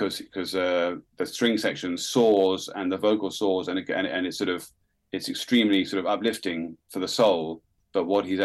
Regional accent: Bath, South West England, United Kingdom; So I grew up in Bath in the West Country.

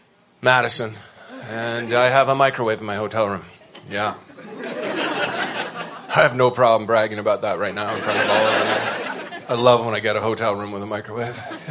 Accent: Canada; now in United States; I'm a Canadian. I'm a carbon-based life form Canadian human who am happy to be here. I'm allowed to be here. I also have a green card.

